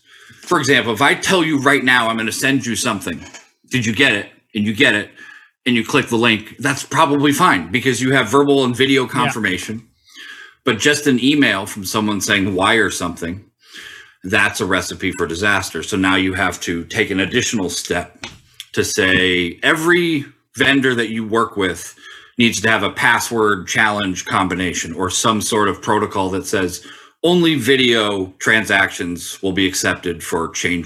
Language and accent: English; Tokyo, Japan; I grew up in Tokyo. My parents worked over there.